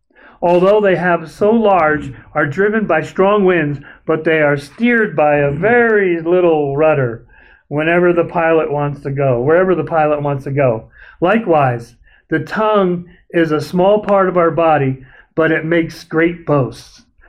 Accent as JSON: {"language": "English", "region": "New Jersey", "country": "United States", "said": "Sometimes I use the excuse I'm from North Jersey and I'm a sailor, but it's not good enough. It is not a good enough excuse. It is, the vernacular I grew up with was terrible."}